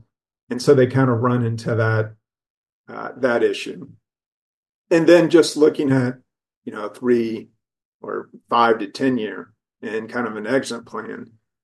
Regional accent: Atlanta, Georgia, United States; I grew up in Atlanta

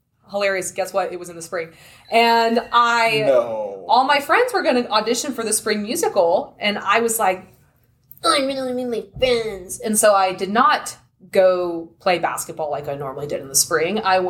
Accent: Plano, Texas, United States; I grew up in mainly Plano, I would say. My school was in Addison. I have divorced parents. And my mom was in Addison and my dad was in Plano. As a young kid, we were in Plano

